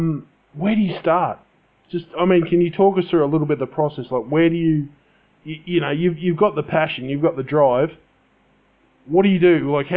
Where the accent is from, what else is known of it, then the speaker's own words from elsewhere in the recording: Australia; I mean, I'm Australian, just in case you can't tell by my accent.